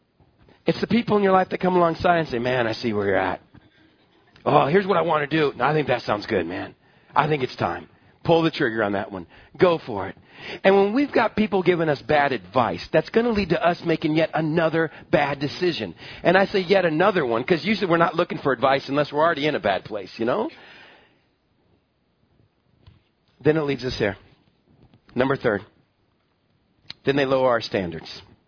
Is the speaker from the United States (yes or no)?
yes; Iowa, United States; The pheasant hunting I did for those few years growing up in Iowa, you know where the rivers are and where the creeks are.